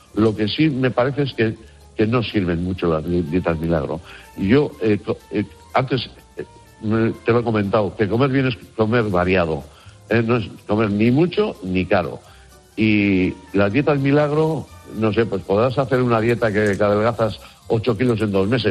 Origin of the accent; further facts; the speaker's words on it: Basque Country, Spain; los buenos comedores que somos los vascos en general.